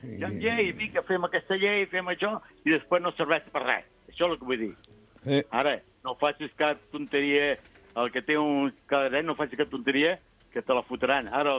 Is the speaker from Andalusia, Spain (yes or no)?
yes; Andalusia, Spain; Catalan is a second language; Jo sóc andalús i parlo català